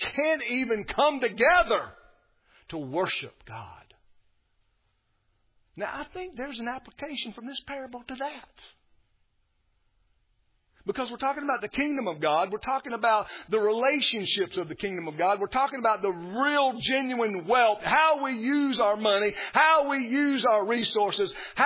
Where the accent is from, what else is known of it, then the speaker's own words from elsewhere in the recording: United States; I'm a American Presbyterian.